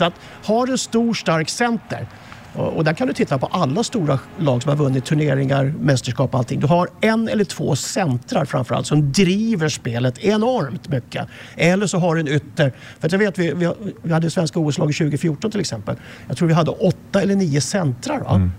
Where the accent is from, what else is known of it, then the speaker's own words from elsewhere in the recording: Sweden; Jag är svensk, så jag kan bara välja